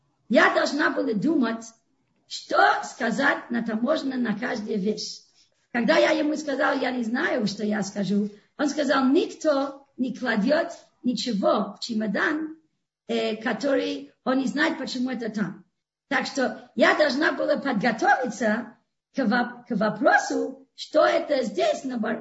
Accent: Los Angeles, California, United States; Так что я выросла в Лос-Анджелесе

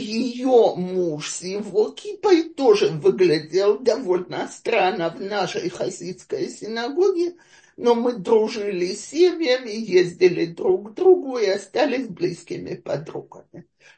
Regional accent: Russia; now in Israel; Я оказалась единственная из России в школе, в которой было 300 израильтянок.

